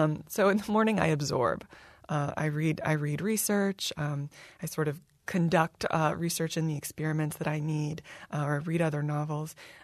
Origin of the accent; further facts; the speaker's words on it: Kentucky, United States; I actually, the first house that we ever lived in where I grew up in Kentucky, there was a historic house nearby.